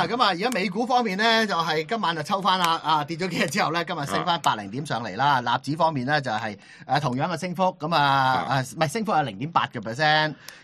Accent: China; now in Hong Kong; 我觉得系作为一个中国人，我就算生活喺香港，

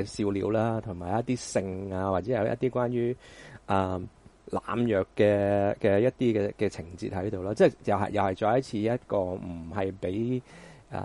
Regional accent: Hong Kong; 其實我哋香港人嘅智商咧

